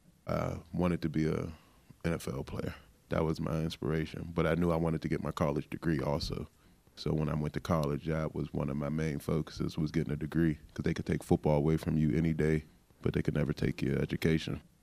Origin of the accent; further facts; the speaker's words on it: Pittsburgh, Pennsylvania, United States; I love Pittsburgh, but I'm from Hazelwood, and I take a lot of pride in that.